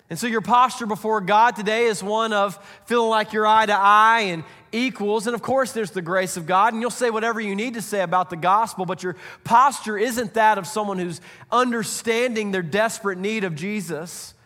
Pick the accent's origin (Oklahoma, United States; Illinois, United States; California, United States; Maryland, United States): California, United States; Oildale; I'm from Oildale, and I've done things that you can't imagine and shouldn't be talked about in church.